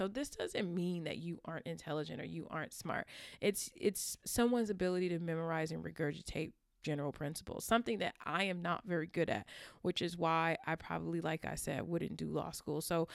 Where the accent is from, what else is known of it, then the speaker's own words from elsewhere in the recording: California, United States; I'm from California, so Mayor Antonio Villaraigosa, he failed the California bar exam 4 times before finally calling it quits.